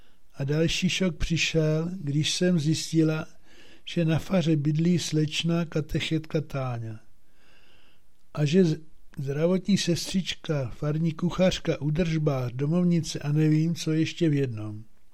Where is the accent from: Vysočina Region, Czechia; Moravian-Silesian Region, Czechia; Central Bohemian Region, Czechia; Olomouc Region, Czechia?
Vysočina Region, Czechia; Jsem z Vysočiny, z kraje, kde jsou běžné dvě nedělní mše svaté a kostel je plný věřících.